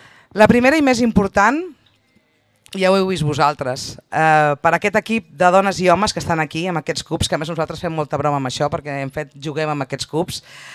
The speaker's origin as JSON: {"language": "Catalan", "town": "Barcelona", "region": "Catalonia", "country": "Spain", "tie": "born or raised there", "said": "aquest també és una mica el meu barri, el barri de la meva infantesa, molt a prop d'aquí, al Camí dels Capellans número 13, i vivien els meus avis, els pares de la meva mare"}